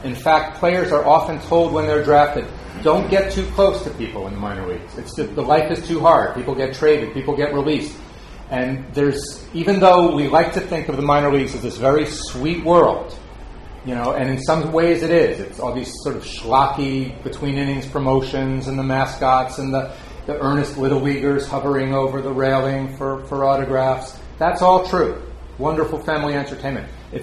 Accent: Great Neck, New York, United States; because we grew up on Long Island in Great Neck

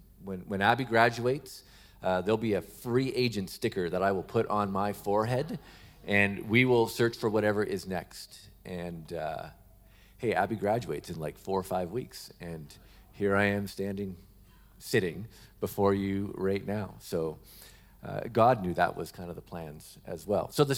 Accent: Toronto, Ontario, Canada; I grew up in the Toronto area, though.

